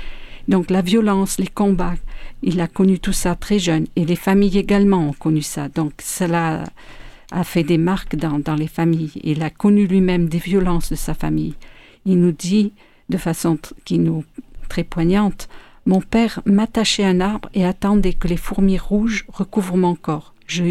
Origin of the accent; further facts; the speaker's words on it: France; Nous en avons des communautés chez nous en France.